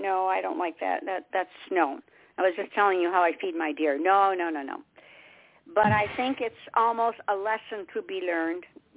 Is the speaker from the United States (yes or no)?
yes; Detroit, Michigan, United States; And I came originally from Detroit